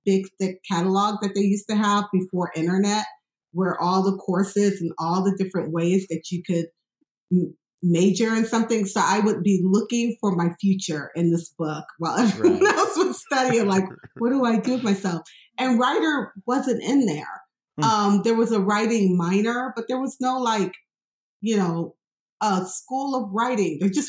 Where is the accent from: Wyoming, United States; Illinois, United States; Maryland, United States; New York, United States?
Illinois, United States; Chicago; moved away as an adult; now in Austin, United States; And I thought, well, I'm from Chicago. Of course, they're going to want me.